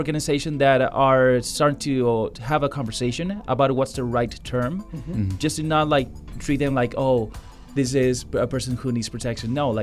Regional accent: Buenos Aires, Argentina; born there; English is a second language; I was born in Buenos Aires, mm-hmm.

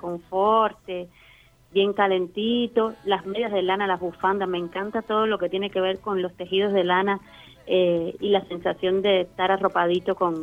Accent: Havana, Cuba; Ambos somos de La Habana.

